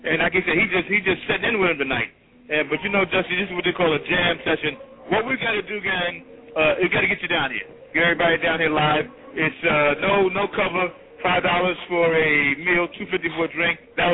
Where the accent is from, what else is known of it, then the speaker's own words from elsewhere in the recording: Bronx, New York, United States; I'm from the Bronx.